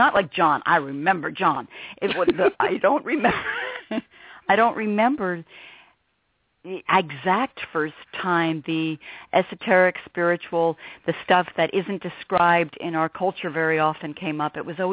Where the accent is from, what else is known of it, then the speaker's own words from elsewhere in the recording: Princeton, New Jersey, United States; And I grew up outside of Princeton, New Jersey, up in a lot of country.